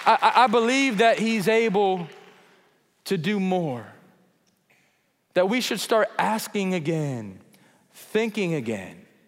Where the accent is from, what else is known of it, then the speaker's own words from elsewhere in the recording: United States; well, I'm from America. I'm a teacher of the Bible in the States